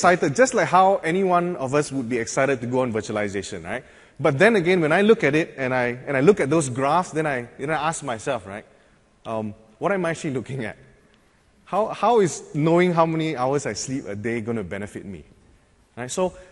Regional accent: Malaysia; So I'm from Malaysia. … I'm from Infant Consulting Group. I work out of the Singapore office. I'm actually based in Malaysia, so I live in Malaysia.

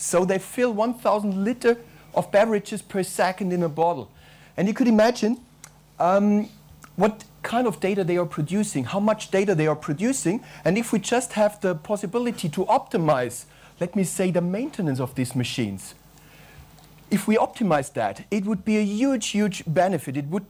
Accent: Germany; English is a second language; I work out of Germany, as you can hear from my strong accent.

